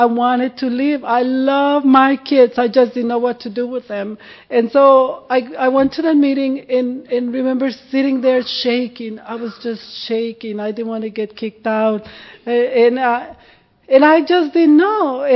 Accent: Mexico; English is a second language; And here I am from Mexico. I can't speak English.

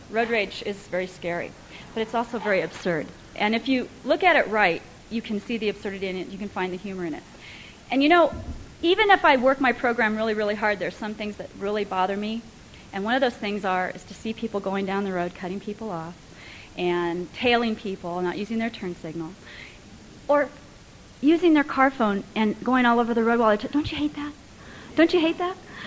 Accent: San Diego, California, United States; I'm from San Diego, California.

